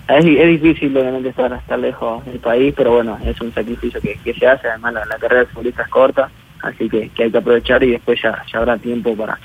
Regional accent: Piedras Blancas, Montevideo, Uruguay; estuve en Uruguay, obviamente soy ahí de Piedras Blancas, estuve con mis viejos

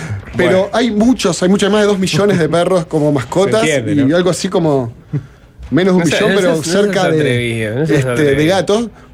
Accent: Montevideo, Uruguay; es porque soy montevideano y Montevideo es el departamento con menos porcentaje de mascotas por hogar

